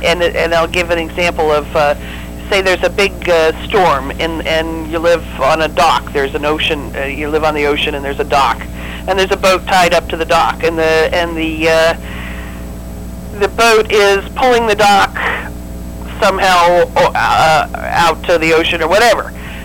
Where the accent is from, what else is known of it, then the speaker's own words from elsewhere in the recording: Tustin, California, United States; they said go sleep in Tustin, which of course is, you know, my hometown